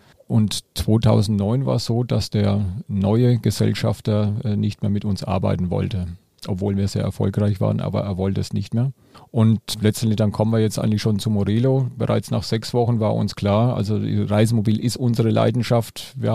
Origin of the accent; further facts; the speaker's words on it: Würzburg, Bavaria, Germany; Nee, ich bin Unterfranke, ich bin aus Würzburg.